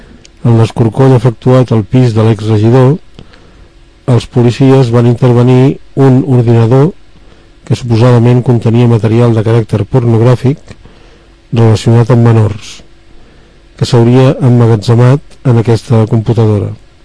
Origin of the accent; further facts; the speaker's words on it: Sant Adrià de Besòs, Catalonia, Spain; M'impressiona perquè jo sóc de Sant Adrià de Besòs.